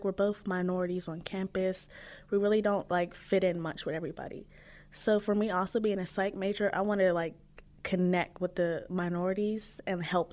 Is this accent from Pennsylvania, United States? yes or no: yes; Pittsburgh, Pennsylvania, United States; All right, so I'm just from Pittsburgh, Pennsylvania. Nothing special. It's a little boring here. Just winter, it's cold.